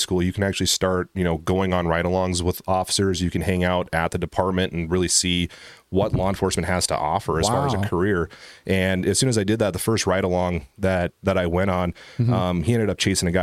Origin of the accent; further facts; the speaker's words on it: Bowman, North Dakota, United States; also born or lived in Rapid City; So originally I'm from Bowman and lived there all the way up until I was a junior in high school. Moved down to Rapid City and lived with my dad the last 2 years of high school down there.